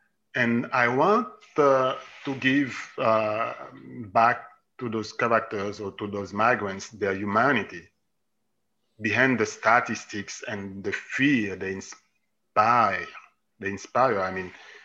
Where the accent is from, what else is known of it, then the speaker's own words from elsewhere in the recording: Haiti; English is a second language; moved away as an adult; I grew up in a country until 23 years old, I grew up in Haiti. I was born and I grew up in Haiti.